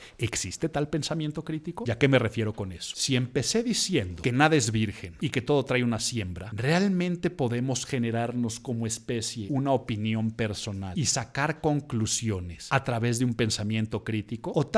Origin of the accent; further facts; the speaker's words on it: Mexico; Yo puedo como mexicano decir, el país está de la fregada en tantas cosas